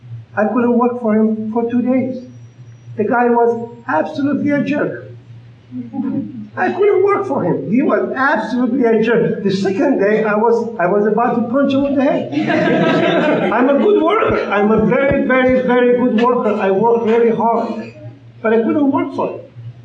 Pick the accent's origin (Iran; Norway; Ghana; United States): Iran; I'm from Iran, for example. You can look in my community. We are very different people.